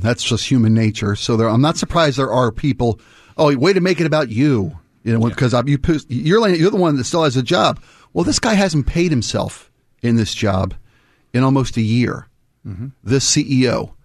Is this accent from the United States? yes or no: no; Ireland; I'm Irish. I can do anything. I can do anything wrong twice. I'm Irish.